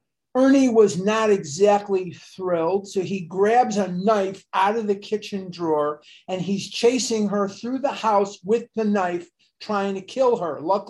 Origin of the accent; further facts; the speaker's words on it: Chicago, Illinois, United States; I'm born and raised in Chicago and this is in Ohio.